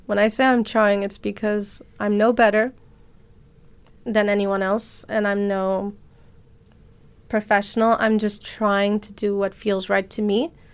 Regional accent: Palestine; also born or lived in France; And when you do say, for example, for me, I'm Palestinian French.

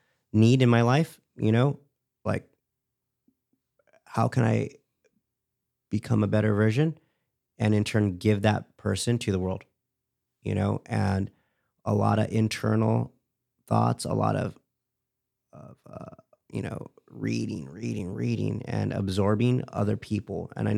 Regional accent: West Hills, California, United States; I was born here in California, West Hills, California. You know? Yeah.

